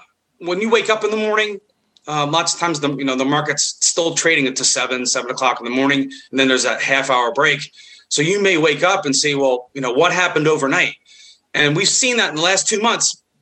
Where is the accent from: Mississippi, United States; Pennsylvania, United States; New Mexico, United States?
Pennsylvania, United States; Pittsburgh; And so I grew up in Pittsburgh, Western Pennsylvania.